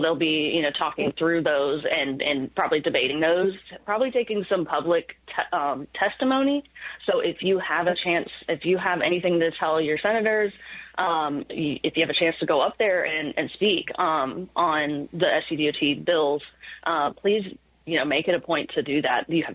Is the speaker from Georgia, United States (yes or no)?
no; South Carolina, United States; And in my Richland, I'm from Richland County.